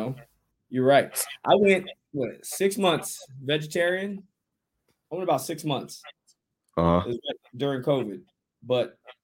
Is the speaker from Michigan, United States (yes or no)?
no; Los Angeles, California, United States; Yeah, born and raised in Los Angeles.